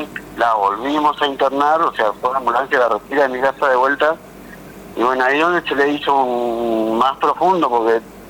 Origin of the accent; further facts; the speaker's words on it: Buenos Aires, Argentina; now in Santo Tomé, Argentina; yo soy de Buenos Aires, pero vivo hace 18, 19 años.